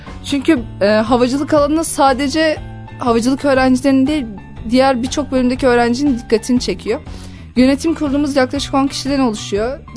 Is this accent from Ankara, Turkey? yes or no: no; Kocaeli, Turkey; Ben liseyi burada okudum, Kocaeli'de. Zaten Kocaeli'de doğdum, burada yaşıyorum.